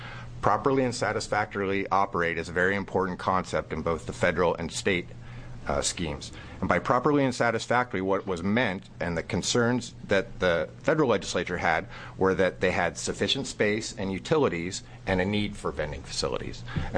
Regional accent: Hillsboro, Oregon, United States; I'm an attorney from Hillsborough, Oregon.

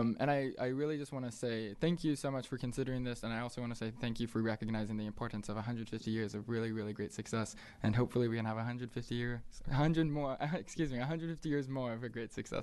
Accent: Cottage Grove, Oregon, United States; Not only is OSU three times larger than the town that I came from, I come from Cottage Grove

